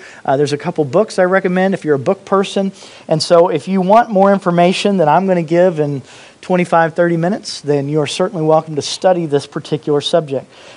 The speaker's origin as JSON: {"language": "English", "region": "Indiana", "country": "United States", "tie": "born or raised there", "said": "I grew up in Indiana, and we go to a place called Kings Island."}